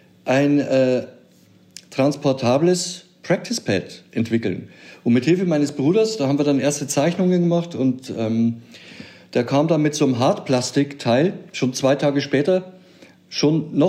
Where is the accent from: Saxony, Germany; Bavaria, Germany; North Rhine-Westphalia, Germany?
Bavaria, Germany; Ich habe aber genug getrunken. Als Oberpfälzer damals